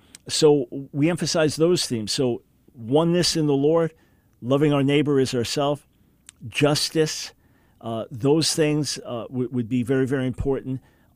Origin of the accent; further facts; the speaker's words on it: United States; Then fourthly, as a white. And fifthly, as an American.